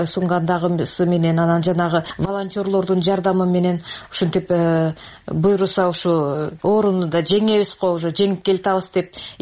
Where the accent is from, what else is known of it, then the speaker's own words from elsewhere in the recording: Talas Region, Kyrgyzstan; Мен өзүм Таластан болом